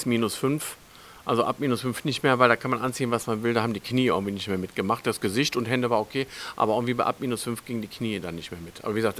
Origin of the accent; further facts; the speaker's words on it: Grevenbroich, North Rhine-Westphalia, Germany; ich komme aus Grevenbruch, Kapellen, wer es kennt, an der Erft gelegen